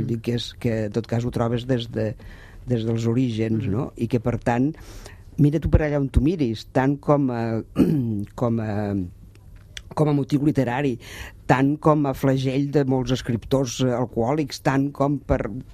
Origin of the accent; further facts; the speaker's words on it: Catalonia, Spain; Jo sóc del Priorat i la primera vegada que em vaig emborratxar tenia 3 anys.